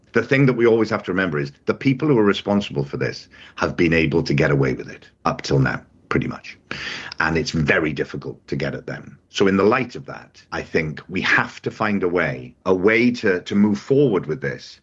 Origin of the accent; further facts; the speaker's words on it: Newport, Wales, United Kingdom; it turns out that when I was born, and I was born in Newport in South Wales